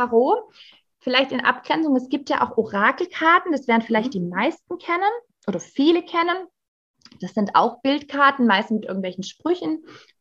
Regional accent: Southern Germany, Germany; Und ich komme aus Süden Deutschland, also ich wohne zwischen Esslingen und Stuttgart mit meiner Familie.

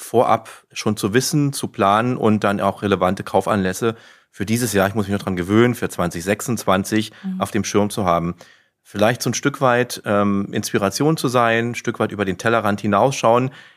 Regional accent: Berlin, Germany; Ich bin übrigens gar kein Karnevalstyp, ich komme aus Berlin.

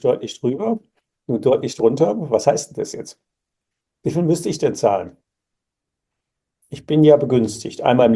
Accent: Koblenz, Rhineland-Palatinate, Germany; wir kommen ja beide aus dem Rheinland, du aus Bacharach und ich aus Koblenz, also wir könnten noch so ein bisschen rheinländisch, ich kann ja auch relativ gut Kölsch

